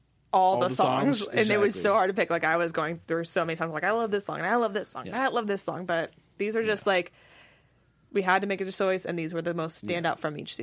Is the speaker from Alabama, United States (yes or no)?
no; California, United States; I am from California, so a lot of it resonates with me personally.